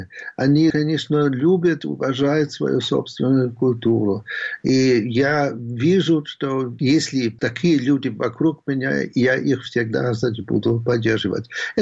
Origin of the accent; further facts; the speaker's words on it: Berlin, Germany; Russian is a second language; мы были в Баварии эвакуированы и вернулись на Восточный Берлин. Так что я вырос в Восточном Берлине, хотел заниматься русским языком, но не дали мне, что было странно, и я переехал, не бежавший, переехал в Западный Берлин.